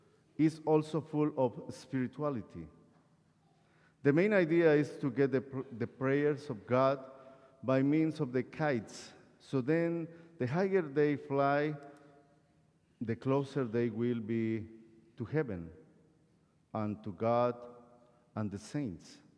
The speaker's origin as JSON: {"language": "English", "country": "Guatemala", "tie": "born or raised there", "also_born_or_lived": "Costa Rica", "second_language": "English", "moved": "yes", "said": "I was born and raised in Guatemala. This is my country. And I spent 14 years in Costa Rica, and I am a Costa Rican too."}